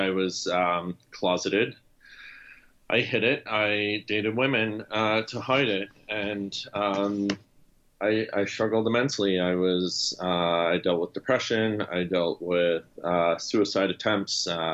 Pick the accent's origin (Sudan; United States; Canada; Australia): Canada; So I grew up in Canada, like a lot of hockey players.